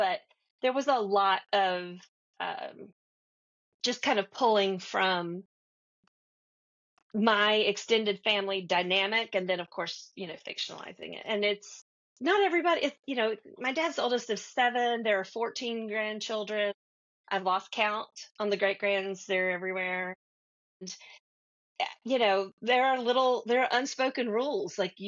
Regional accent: North Carolina, United States; But I'm from Western North Carolina, and I have cousins.

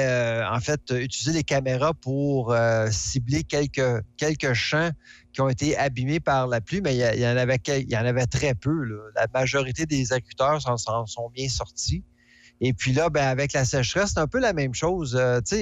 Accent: Quebec, Canada; moi, je viens des cantons de l'Est.

